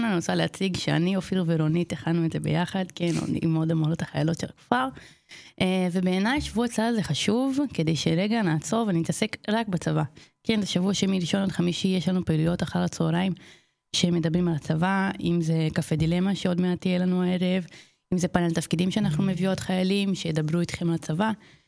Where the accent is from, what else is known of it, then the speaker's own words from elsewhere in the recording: Brazil; Hebrew is a second language; now in Israel; אני מברזיל במקור, בגלל זה יש לי מבטא.